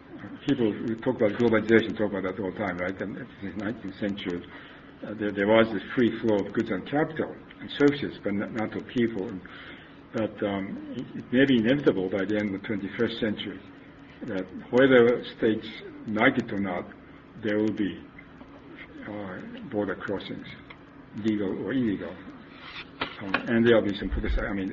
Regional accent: Japan; And I come from Japan. Japan is probably the toughest country to enter.

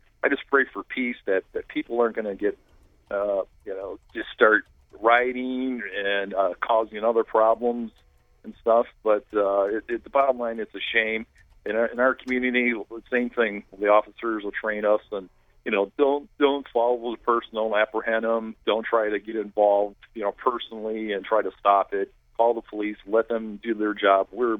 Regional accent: Cleveland, Ohio, United States; I'm from Cleveland. I'm a community activist.

